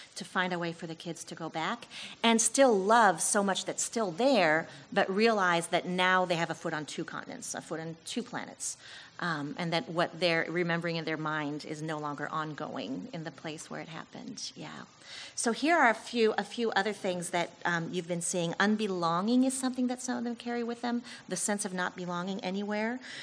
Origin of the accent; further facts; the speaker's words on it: France; I am an MK born and raised in France